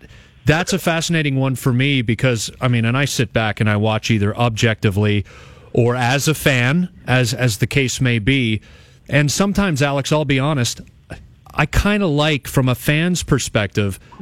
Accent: Oakville, Ontario, Canada; but I'm a Toronto kid. I'm born and raised in Oakville.

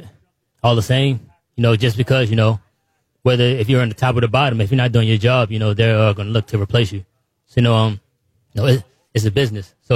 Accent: Baltimore, Maryland, United States; especially with Under Armour being right in my backyard. I'm from Baltimore.

